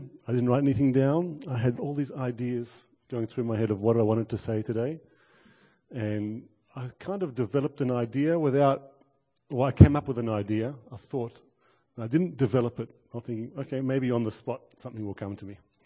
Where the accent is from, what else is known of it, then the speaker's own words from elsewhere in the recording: Israel; English is a second language; I come from Israel